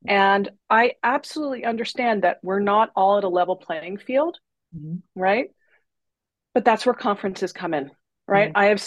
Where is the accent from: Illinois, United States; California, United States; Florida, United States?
California, United States; Los Angeles; moved away as an adult; So I come from Los Angeles, And I moved to the East Coast to attend graduate school at Columbia.